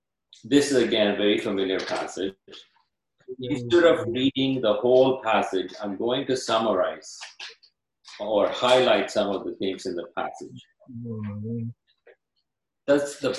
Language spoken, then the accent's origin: English; India; moved away as an adult; now in United States; has been 26 years since we immigrated to this wonderful nation. In 1994, we came from India.